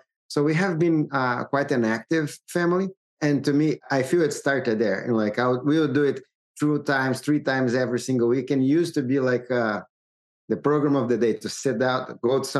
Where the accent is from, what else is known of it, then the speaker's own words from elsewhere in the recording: Brazil; English is a second language; like I'm originally from Brazil and like come from a modest family.